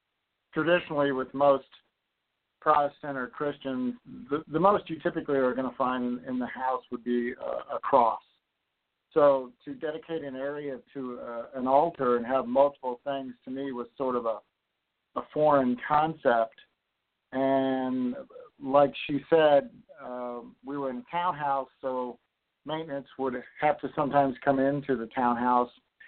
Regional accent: Ireland; And being Irish myself, it was interesting because some of them tied into my Irish heritage.

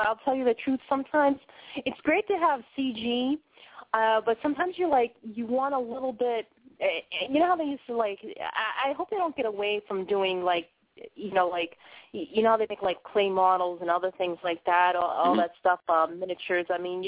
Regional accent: Boston, Massachusetts, United States; I never think that I have an accent because I'm from Boston

